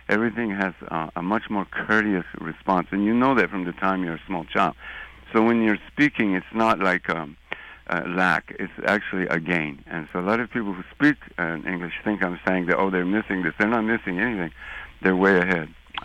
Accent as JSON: {"language": "English", "region": "New Mexico", "country": "United States", "tie": "born or raised there", "said": "Actually, I grew up in New Mexico."}